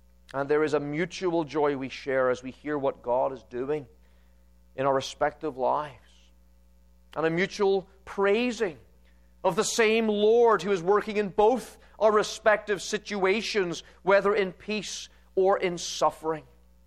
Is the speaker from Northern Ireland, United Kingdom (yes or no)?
yes; Northern Ireland, United Kingdom; whenever I get a chance to meet someone from Northern Ireland over here, there's an immediate bond. My accent comes back very quickly, and I speak like I do at home.